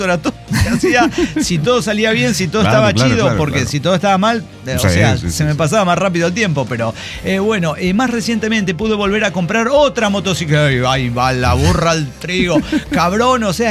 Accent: Cancún, Quintana Roo, Mexico; soy de Cancún, Quintana Roo

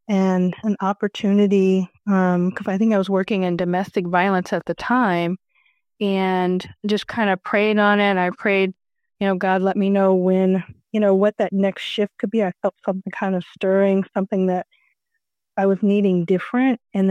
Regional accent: Cincinnati, Ohio, United States; also born or lived in Statesboro, Georgia; so I was born actually in Statesboro, Georgia, and lived there for a little bit. And we moved to Cincinnati, lived most of my time in Cincinnati, Ohio.

